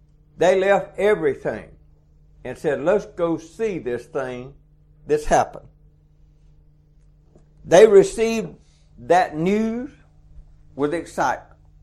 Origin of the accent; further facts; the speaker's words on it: Georgia, United States; well, I'm from South Georgia. I just figured it was a bunch of woods.